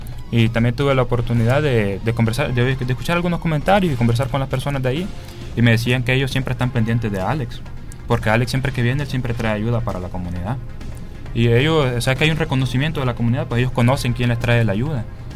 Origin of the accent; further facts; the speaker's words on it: Chanmico, El Salvador; Yo soy originario de Chanmico y eso me facilita bastante conversar con las personas.